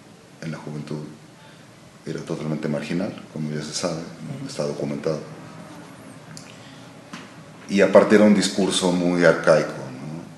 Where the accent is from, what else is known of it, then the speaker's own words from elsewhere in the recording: Argentina; moved away; Empecé a extrañar, ¿no?, el rock que se hacía en mi país de origen